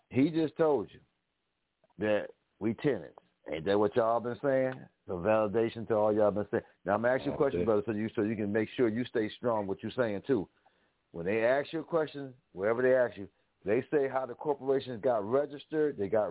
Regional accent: Buffalo, New York, United States; because I'm from Buffalo, and I'm in Buffalo right now.

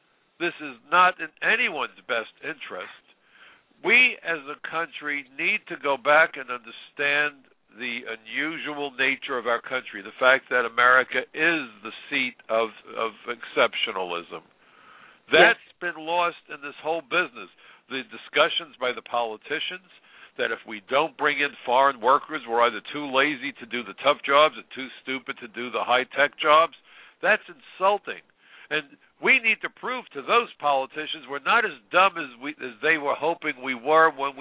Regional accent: Brooklyn, New York, United States; I'm a Jew. I'm from Brooklyn, New York.

